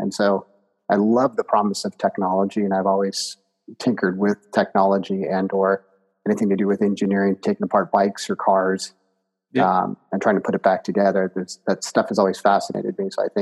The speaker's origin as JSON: {"language": "English", "region": "California", "country": "United States", "tie": "born or raised there", "said": "But I'm a Southern California native. I actually am kind of boring in that way, in that I was born an hour from where I live today"}